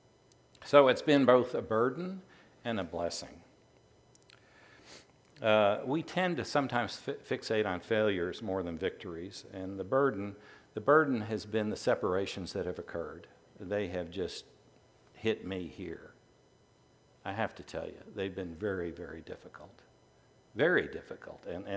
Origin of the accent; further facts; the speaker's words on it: New York City, New York, United States; now in Nashville, United States; Growing up in New York City, I knew I was in water that wasn't my water.